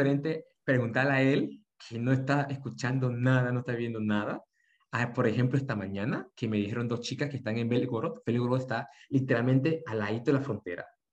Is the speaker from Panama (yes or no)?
yes; Panama; now in Ukraine; No, o sea, yo soy el único panameño aquí.